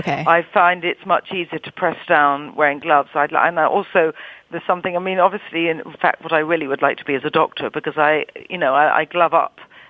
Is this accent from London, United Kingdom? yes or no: yes; London, United Kingdom; also born or lived in Italy; being a Londoner, I've always been sort of influenced by so many different cultures, so it's pretty heterogeneous. But I lived in Italy for a long time